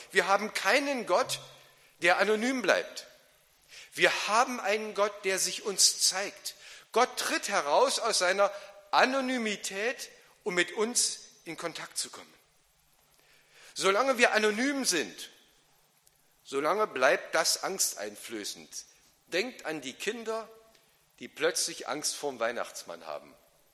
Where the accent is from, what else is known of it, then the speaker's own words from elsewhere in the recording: Halberstadt, Saxony-Anhalt, Germany; born there; Ich bin in Halberstadt im Harz geboren oder am Harz. Wunderschöne alte Stadt mit einem Dom und wunderbaren Domschätzen, die zu besichtigen sind.